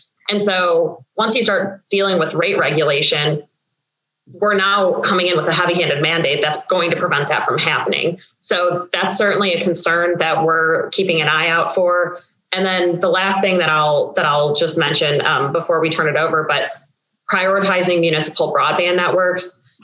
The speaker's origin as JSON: {"language": "English", "region": "Midwest", "country": "United States", "said": "And yes, I am a Midwesterner, which you could probably tell after 5 seconds of me talking"}